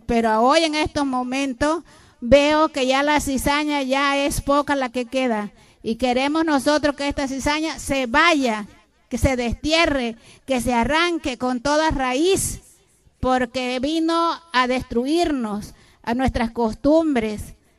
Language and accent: Spanish; Cacahuatepec, Guerrero, Mexico; soy de Cacahuatepec.